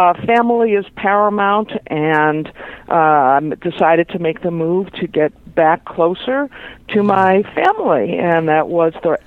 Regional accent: Boston, Massachusetts, United States; also born or lived in West Coast, United States; I am originally a Bostonian, and obviously I lived on the West Coast

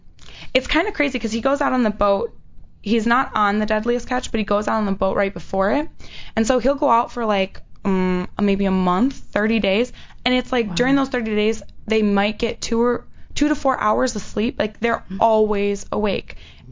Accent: Michigan, United States; I mean, I'm from Michigan, so you drive your car and you hit black ice and you can spin, you know, real easily.

